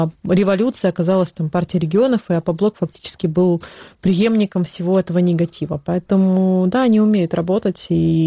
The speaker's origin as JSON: {"language": "Russian", "region": "Crimea", "country": "Ukraine", "said": "Я крымчанка, да"}